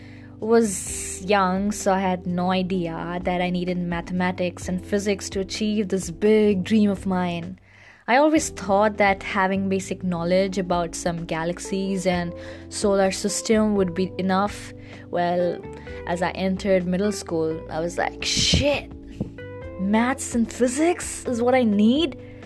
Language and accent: English; India; English is a second language; By the way, if you find my accent funny, well, letting you know, I'm an Indian, and well, I've gotten that a lot, so many people find my accent funny